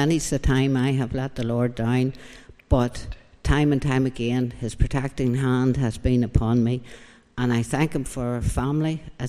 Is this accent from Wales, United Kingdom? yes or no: no; Portadown, Northern Ireland, United Kingdom; Well, I was brought up in Portadown, and we were sent along to Drumcree Church.